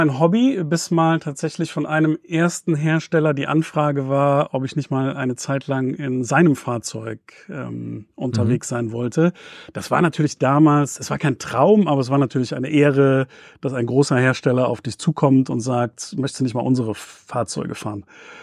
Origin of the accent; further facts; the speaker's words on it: Düsseldorf, North Rhine-Westphalia, Germany; Ich komme aus Düsseldorf. Bin da aber im Moment tatsächlich gar nicht so oft.